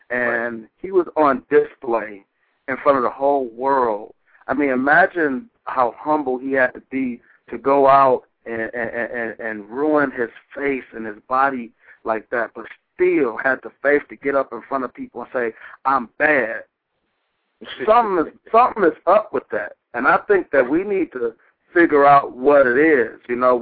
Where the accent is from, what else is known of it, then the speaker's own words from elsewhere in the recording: Detroit, Michigan, United States; I'm from Detroit, Michigan.